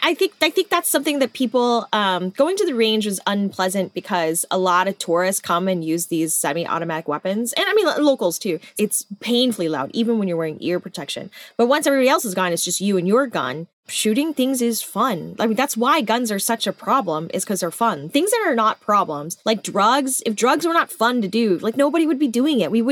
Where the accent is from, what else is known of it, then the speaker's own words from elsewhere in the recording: Texas, United States; Like, I'm from Texas. It should not be this hard for me to go hunting.